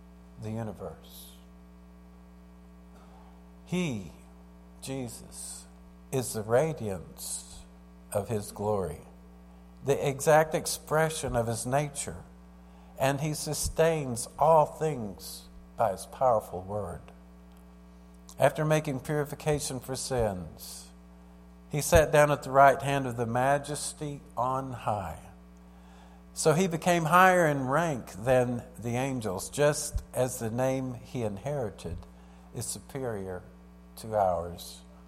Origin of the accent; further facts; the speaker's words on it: Fort Smith, Arkansas, United States; also born or lived in California; I grew up in Fort Smith, Arkansas. I was born in Fort Smith, 1951. When I was about 6 months old, my dad followed, you know, the Western dream, go west, young man, go west. We moved out to California.